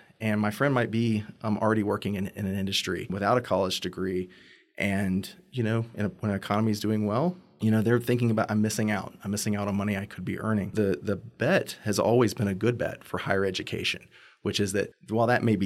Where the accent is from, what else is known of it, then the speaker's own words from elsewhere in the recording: England, United Kingdom; I mean, obviously, I'm an English person too.